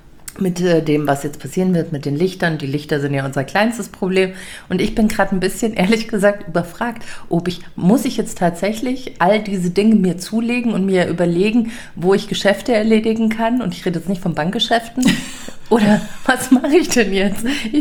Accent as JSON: {"language": "German", "town": "Munich", "region": "Bavaria", "country": "Germany", "tie": "born or raised there", "said": "Also jetzt bin ich ja aufgewachsen in der Wohnung hier in München in der Baderstraße. Da habe ich als Kind gelebt."}